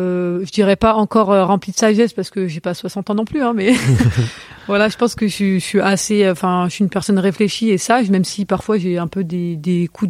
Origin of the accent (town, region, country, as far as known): Vénissieux, Auvergne-Rhône-Alpes, France; born or raised there; also born or lived in Lyon